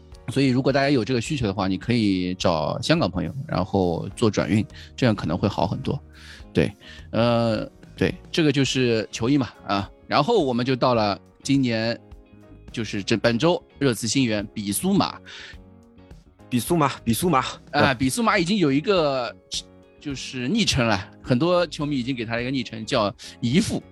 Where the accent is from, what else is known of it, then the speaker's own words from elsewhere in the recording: Shanghai, China; 我们上海话